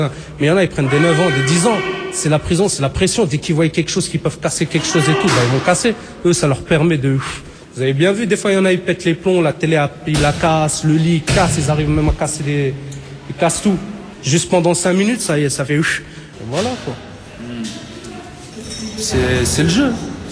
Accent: France; Moi, je suis Français

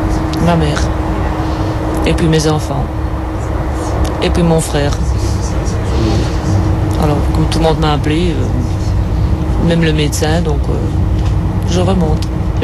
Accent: Belgium; accent: Belgian; Mon accent est belge. Je suis belge.

